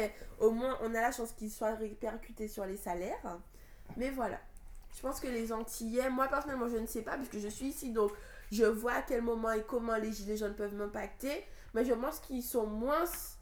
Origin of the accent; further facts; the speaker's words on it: France; c'est le moment le plus marquant pour moi en tant que Français.